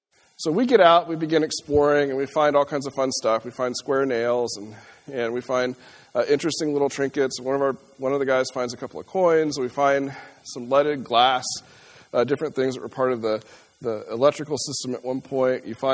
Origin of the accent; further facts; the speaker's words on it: El Dorado, Kansas, United States; I grew up in El Dorado, Kansas, and if you've ever been through El Dorado, you'll know they have a large refinery that it often smells.